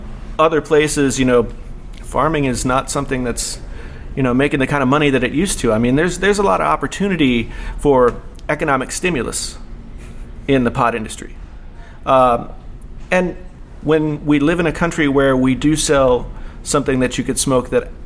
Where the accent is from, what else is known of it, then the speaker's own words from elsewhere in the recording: West Virginia, United States; So I grew up in West Virginia.